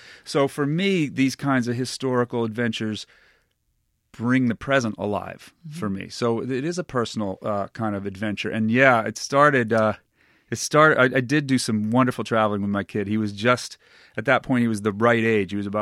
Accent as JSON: {"language": "English", "region": "Massachusetts", "country": "United States", "tie": "born or raised there", "said": "I did grow up in Massachusetts, but I grew up very near the Connecticut River"}